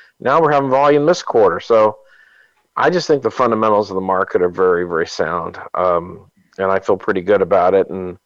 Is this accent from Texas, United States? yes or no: no; Berkeley, California, United States; I'm from Berkeley, and just, you know, Berkeley banned natural gas.